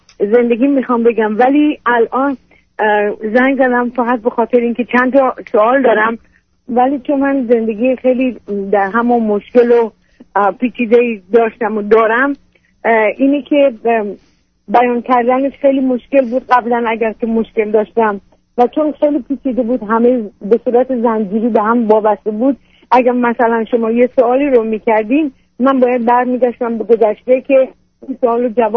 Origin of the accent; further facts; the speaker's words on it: Iran; moved away as an adult; also born or lived in Germany; now in United States; بار در ایران ازدواج کردم به اجبار، همون زمان انقلاب. بعد از 9 ماه از ایران اومدم بیرون،